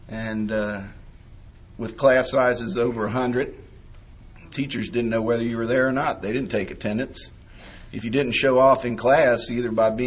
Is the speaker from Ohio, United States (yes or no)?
yes; Cincinnati, Ohio, United States; moved away as an adult; now in North Carolina, United States; I grew up in Cincinnati, Ohio. Everybody here thinks I'm from the South. Well, maybe Ohio from up here is South. But I moved to North Carolina about 5 years ago and already had an accent